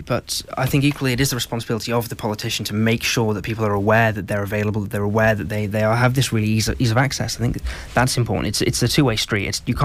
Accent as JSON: {"language": "English", "town": "Ramsey", "country": "Isle of Man", "tie": "born or raised there", "said": "I grew up in Ramsey. It's where I went to school. It's where most of my experiences are. So I really feel a close connection with Ramsey as a town. My parents live there now as well, so it's home"}